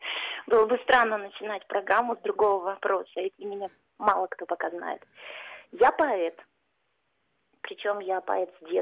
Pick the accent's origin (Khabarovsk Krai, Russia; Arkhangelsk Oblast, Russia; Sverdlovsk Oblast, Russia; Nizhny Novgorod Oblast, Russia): Arkhangelsk Oblast, Russia; Onega; я из Онеги сама